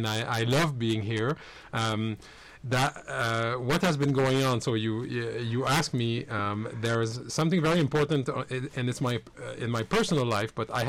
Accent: Canada; as I'm Canadian, and Canada has a great free healthcare system

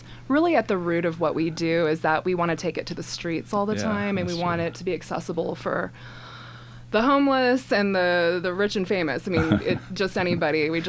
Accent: Colorado, United States; Just our age and growing up in Colorado

